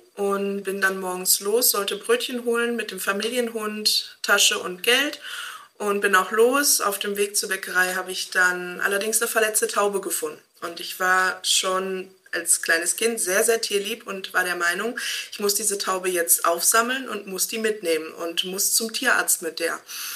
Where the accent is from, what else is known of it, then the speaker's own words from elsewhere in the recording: Hamm, North Rhine-Westphalia, Germany; ich komme aus Hamm